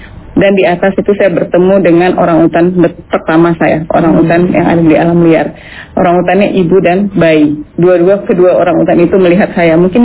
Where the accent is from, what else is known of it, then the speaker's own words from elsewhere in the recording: Aceh, Indonesia; saya adalah orang Aceh, saya lahir dan besar di Aceh, saya pernah bersekolah jauh